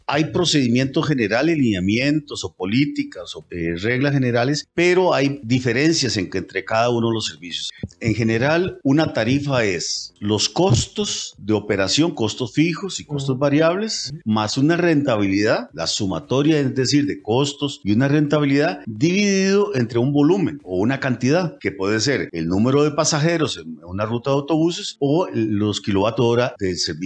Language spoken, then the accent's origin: Spanish; Costa Rica; Y ese es el reto que como costarricenses tenemos